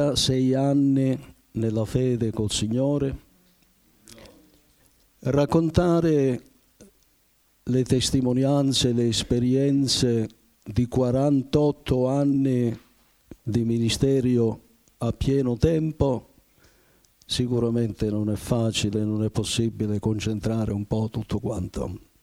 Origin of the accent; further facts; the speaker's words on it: Barrafranca, Sicily, Italy; born there; Sono nato a Barrafranca, nella provincia di Enna, il 21 luglio del 1936